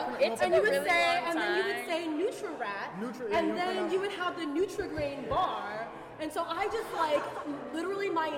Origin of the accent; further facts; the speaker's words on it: New Orleans, Louisiana, United States; I'm from New Orleans, and, you know, there are so many elements of, like, growing up in New Orleans that are just, like, deeply embedded in you